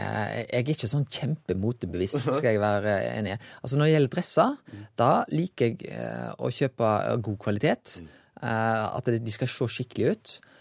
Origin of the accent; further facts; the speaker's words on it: Western Norway, Norway; accent: West Norwegian dialect; Ja, nei, det beklager jeg. Det er vanskelig å forstå vestlending av og til.